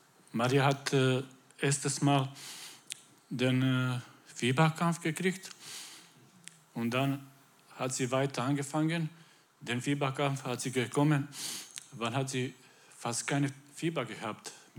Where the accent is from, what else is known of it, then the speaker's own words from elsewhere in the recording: Croatia; German is a second language; now in Germany; ich komme aus Kroatien. Deswegen ist die Name ist ein bisschen komisch. Also wir haben gekommen hier in Deutschland vor 9 Jahren.